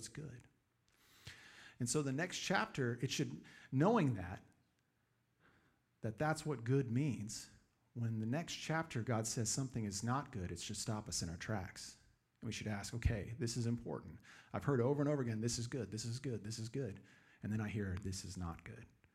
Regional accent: Texas, United States; I grew up in West Texas. I grew up playing football.

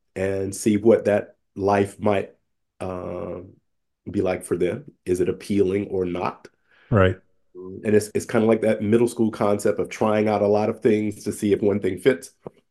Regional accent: the Carolinas, United States; Always have family there, but yeah, growing up in the Carolinas was a part of my foundation and a memorable part of my musical journey.

